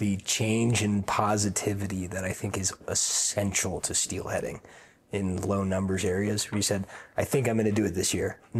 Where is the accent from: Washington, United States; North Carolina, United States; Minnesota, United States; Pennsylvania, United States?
Washington, United States; Seattle; I'm like, well, he went to Michigan, but we're both from Seattle.